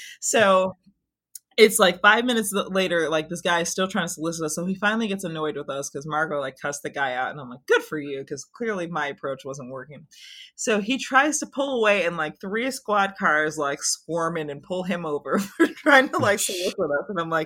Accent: Wisconsin, United States; we're from Wisconsin. There was a snowstorm in Wisconsin

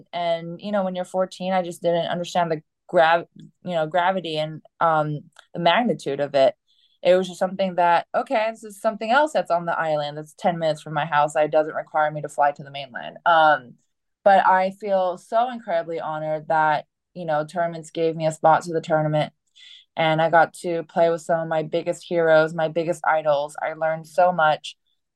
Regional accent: Hawaii, United States; You know, I think that growing up in Hawaii gave me a really unique set of experiences.

